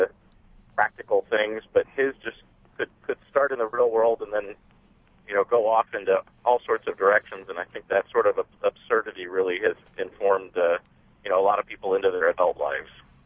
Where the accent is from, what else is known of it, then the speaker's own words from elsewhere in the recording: Illinois, United States; I grew up outside of Chicago in the 80s, and my circle of friends in high school were all huge Vonnegut fans